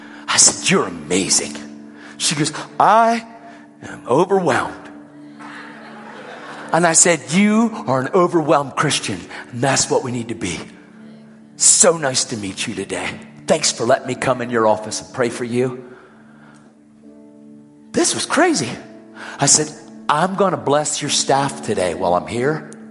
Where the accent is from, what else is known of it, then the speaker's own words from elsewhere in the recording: Pennsylvania, United States; I'm not from here. I'm from Pennsylvania. I'm here on a trip.